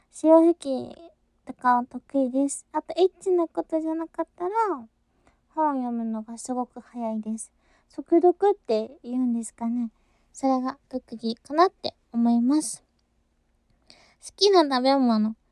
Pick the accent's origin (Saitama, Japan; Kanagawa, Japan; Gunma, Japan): Kanagawa, Japan; Yokohama; 生まれた場所、出身地は、横浜ですね。神奈川県横浜市で生まれ育ちました。